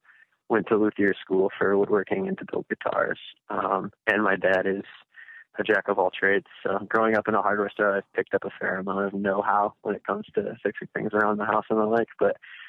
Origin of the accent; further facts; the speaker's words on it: Grand Rapids, Michigan, United States; I'm born and raised here, yeah. So this is home sweet home, and has been since the day I came out of my dear mother's womb.